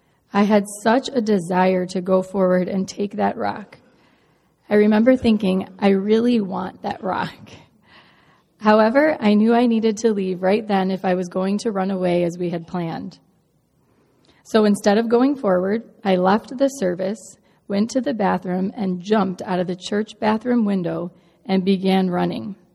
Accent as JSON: {"language": "English", "town": "Palatine", "region": "Illinois", "country": "United States", "tie": "born or raised there", "said": "I'm Pedro's wife. I was born and raised in the Palatine area. As a child, I went to the same Catholic school that my mother attended. My parents weren't religious. It was more of a cultural thing."}